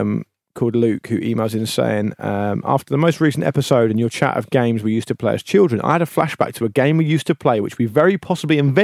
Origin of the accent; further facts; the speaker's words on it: Leeds, Yorkshire and the Humber, United Kingdom; now in Basingstoke, United Kingdom; I'm originally from Leeds, and that's where I lived when we played, but I now live in Basingstoke.